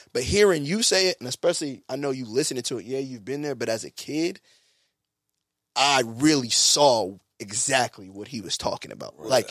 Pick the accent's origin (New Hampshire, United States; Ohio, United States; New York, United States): New York, United States; And I'm from New York.